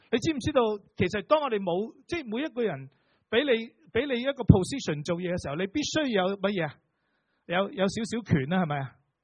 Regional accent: Guangdong, China; 即是中国人说，我们广东人说，去到天脚底。

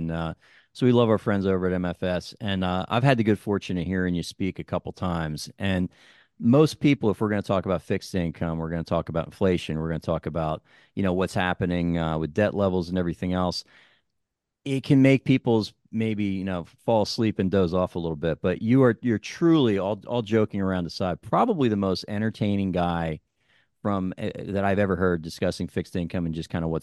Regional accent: New Jersey, United States; also born or lived in New York City; I grew up in New Jersey. I spent 10 years in New York City.

